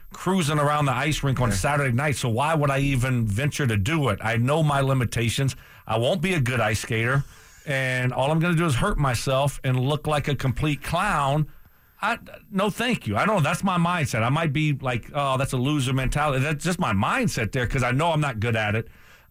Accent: Louisiana, United States; I grew up in Louisiana. We didn't have any, you know, ice skating rinks around.

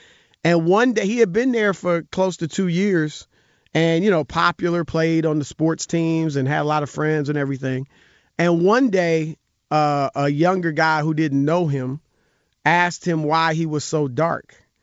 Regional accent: Cleveland, Ohio, United States; also born or lived in Cincinnati, Ohio / Indianapolis, Indiana / Syracuse, New York / Des Moines, Iowa; I grew up in the Midwest. I moved around a lot. I lived in Cincinnati, Ohio, Indianapolis, Indiana, Syracuse, New York, Des Moines, Iowa, and then Cleveland, Ohio. I finished high school in Cleveland.

